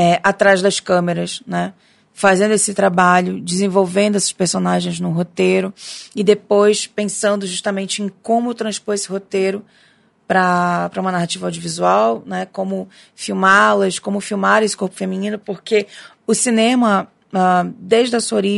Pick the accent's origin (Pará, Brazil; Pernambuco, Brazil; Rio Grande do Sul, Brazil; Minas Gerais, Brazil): Pará, Brazil; now in São Paulo, Brazil; eu sou do Pará, né? Apesar de morar aqui em São Paulo